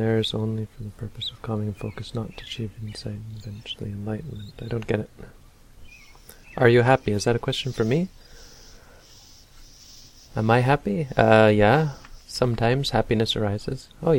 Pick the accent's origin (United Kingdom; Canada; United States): Canada; I just couldn't find it growing up in Canada.